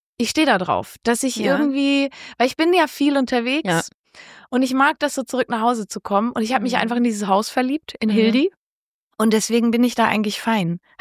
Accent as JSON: {"language": "German", "region": "Valais", "country": "Switzerland", "tie": "born or raised there", "moved": "yes", "said": "Genau, das war im Wallis, war echt so ein Schattendorf."}